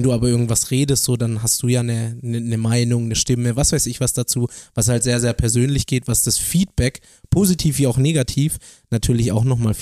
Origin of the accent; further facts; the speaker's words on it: Baden-Württemberg, Germany; dass wir Schwaben sind.